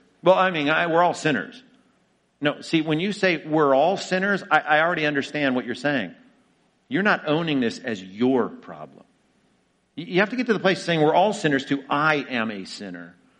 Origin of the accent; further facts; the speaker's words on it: United States; I mean, I'm an American. I'm a good person. I'm not a criminal.